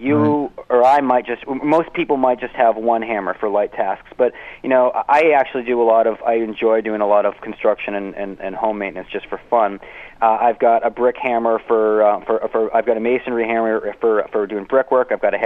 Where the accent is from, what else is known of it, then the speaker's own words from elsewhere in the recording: Virginia, United States; I've looked at the data for my home state of Virginia.